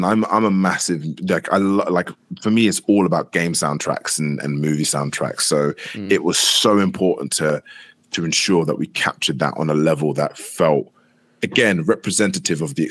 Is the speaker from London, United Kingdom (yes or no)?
yes; London, United Kingdom; my history is Kenyan, obviously, but I'm very much London. You know, I was brought up in England, even.